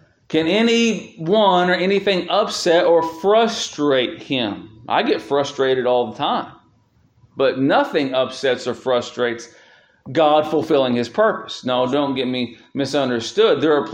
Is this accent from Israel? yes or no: no; Cincinnati, Ohio, United States; I grew up in the Cincinnati area, and we followed the Cincinnati Bengals.